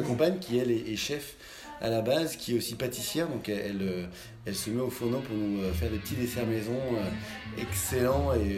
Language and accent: French; Bordeaux, Nouvelle-Aquitaine, France; moved away as an adult; now in Paris, France; Alors, moi, je suis bordelais à l'origine.